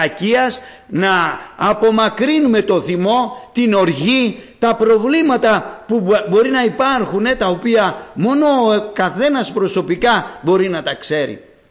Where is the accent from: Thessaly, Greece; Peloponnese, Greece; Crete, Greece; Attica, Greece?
Peloponnese, Greece; Corinth; όταν ήμουν μικρός, όλα τα παιδιά κάναν φασαρίες στην εκκλησία, όταν ήμουν μικρός εκεί στην Κόρινθο